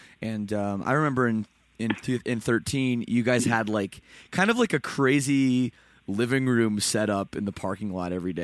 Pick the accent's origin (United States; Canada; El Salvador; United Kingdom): Canada; Toronto, Ontario; I'm also from Toronto, so I'm not from Vegas or Phoenix.